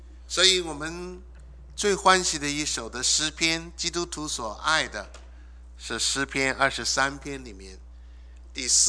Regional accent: China; 四月对我们中国人来讲，也是一个蛮有感触的一个的日子。

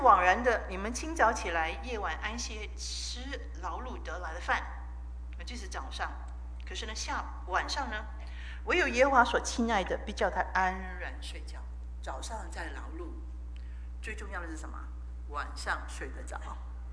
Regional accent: Hong Kong; 我从香港来哈

